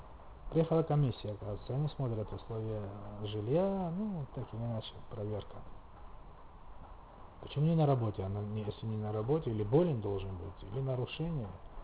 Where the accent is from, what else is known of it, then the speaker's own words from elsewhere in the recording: Sukhumi, Abkhazia, Georgia; Эй, святоша, такой здоровый дядька, откуда ты? Я говорю, Сухуми. Что, грузин? Я говорю, да.